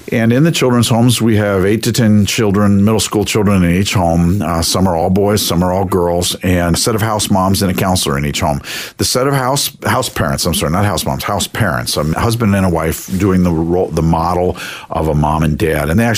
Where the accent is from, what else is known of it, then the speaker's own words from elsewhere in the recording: Washington, District of Columbia, United States; also born or lived in Long Island; I grew up in Washington, D.C. and on Long Island, right outside of Manhattan.